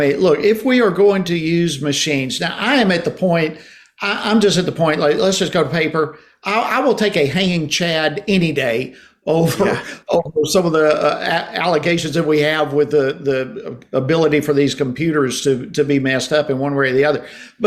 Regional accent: Georgia, United States; Many states, for example, Georgia, my home state, the machine prints out a sample of what I voted for

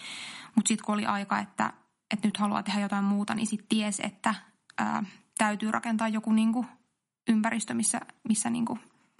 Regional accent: Rovaniemi, Lapland, Finland; No, mä oon itse Rovaniemeltä alun perin ja mä oon siellä harrastanut teatteria lapsena

